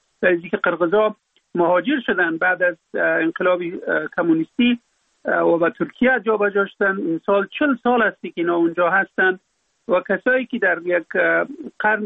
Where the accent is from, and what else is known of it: Afghanistan